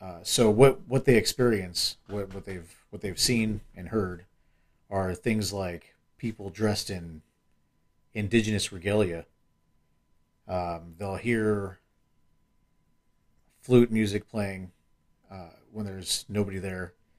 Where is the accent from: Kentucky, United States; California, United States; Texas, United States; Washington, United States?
California, United States; Long Beach; any haunted locations around my hometown of Long Beach.